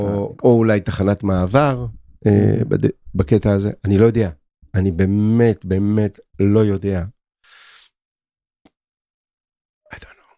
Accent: Petah Tikva, Central District, Israel; born there; also born or lived in Nazareth Illit; נולדתי בפתח תקווה, בגיל 2 ההורים שלי עברו לנצרת עילית

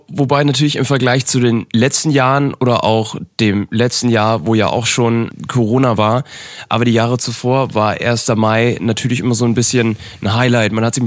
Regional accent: Nuremberg, Bavaria, Germany; ich komme ursprünglich auch aus Nürnberg.

